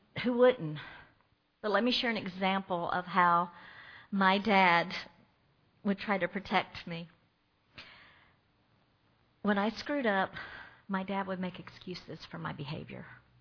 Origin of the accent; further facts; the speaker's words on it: Mississippi, United States; Most of you know that I was born and raised in Mississippi.